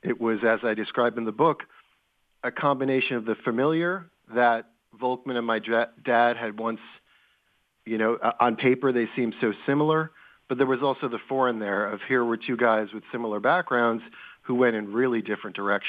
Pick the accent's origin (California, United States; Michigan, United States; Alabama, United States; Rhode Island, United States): Rhode Island, United States; Providence; I am indeed, calling you from my hometown.